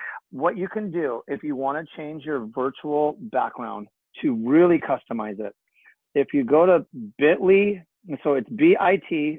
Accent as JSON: {"language": "English", "region": "California", "country": "United States", "accent": "Southern California", "said": "I got the most Southern California accent ever."}